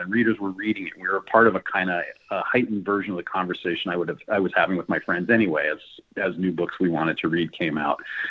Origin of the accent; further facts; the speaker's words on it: New York, United States; And then when I got out of college, I was raised in New York. I went back to New York.